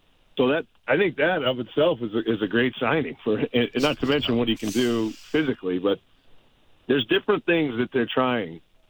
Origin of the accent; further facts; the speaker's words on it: Boston, Massachusetts, United States; I'm from Boston. Nobody won when I was growing up